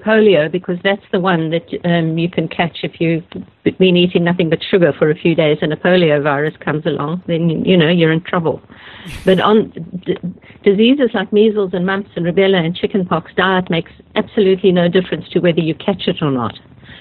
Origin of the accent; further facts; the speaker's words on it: South Africa; born there; Well, I was born in South Africa a long time ago.